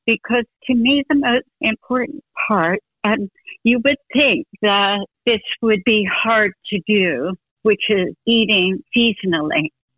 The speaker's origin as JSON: {"language": "English", "region": "New Jersey", "country": "United States", "tie": "born or raised there", "said": "Because when I grew up in New Jersey in the 50s."}